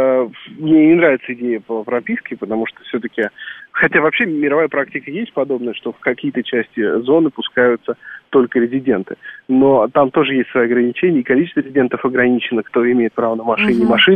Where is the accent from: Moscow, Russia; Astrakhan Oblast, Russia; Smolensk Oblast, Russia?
Moscow, Russia; как для приезжих, скажем так, приезжих, да, как я из Бирюлёва, так и для местных это тоже оказалось сюрпризом.